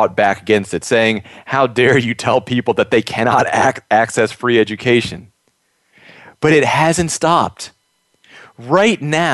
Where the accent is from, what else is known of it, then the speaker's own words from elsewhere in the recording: Maryland, United States; my home state of Maryland.